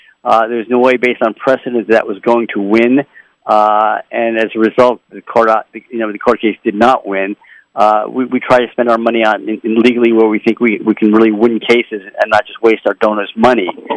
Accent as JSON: {"language": "English", "region": "Washington", "country": "United States", "tie": "born or raised there", "said": "My home state of Washington doesn't."}